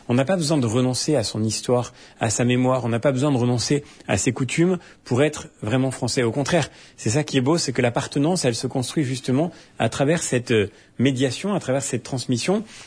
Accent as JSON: {"language": "French", "country": "France", "said": "Je suis effectivement un citoyen français."}